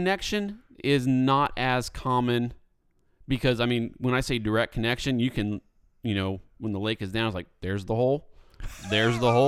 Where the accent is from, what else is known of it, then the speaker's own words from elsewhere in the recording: Indiana, United States; I grew up in Indiana, out in the country.